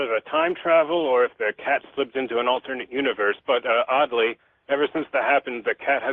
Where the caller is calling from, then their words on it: Chattanooga, Tennessee, United States; I'm calling from Chattanooga.